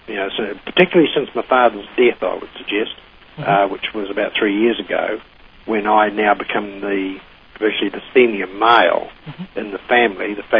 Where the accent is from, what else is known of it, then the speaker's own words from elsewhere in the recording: Hamilton, Waikato, New Zealand; born there; Now, I was born in Hamilton, New Zealand, on the 27th of April, 1945.